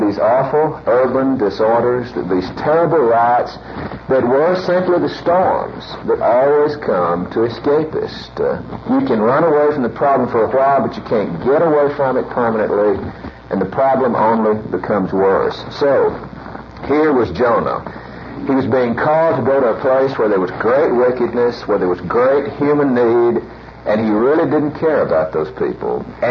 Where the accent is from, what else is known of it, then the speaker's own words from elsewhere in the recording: Deep South, United States; as I grew up in the Deep South. I grew up in a home where we always had a black servant who lived in the home.